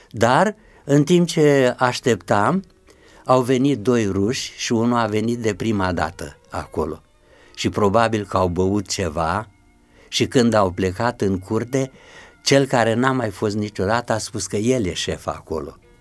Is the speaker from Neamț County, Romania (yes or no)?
no; Curtișoara, Olt County, Romania; știa că sunt de la Curtișoara, 6 kilometri